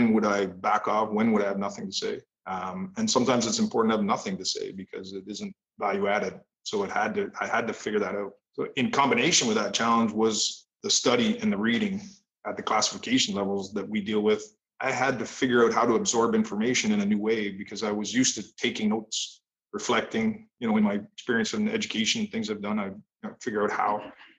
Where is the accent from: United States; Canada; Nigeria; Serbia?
Canada; as a Canadian, I used to chuckle to myself